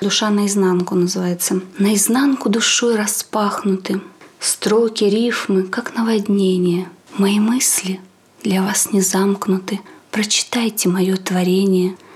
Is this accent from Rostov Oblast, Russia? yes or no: no; Reshoty, Novosibirsk Oblast, Russia; Я вообще из Качковский район, село Решоты. Детство свое я проводила со своей бабушкой.